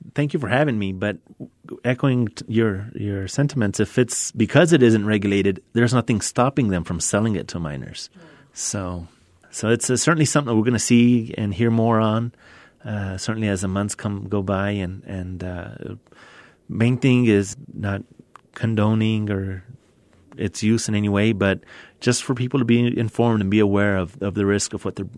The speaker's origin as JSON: {"language": "English", "region": "Texas", "country": "United States", "tie": "born or raised there", "said": "Well, I'm originally from the Big Bend area, and I graduated from Presidio High School. My parents still live in Presidio."}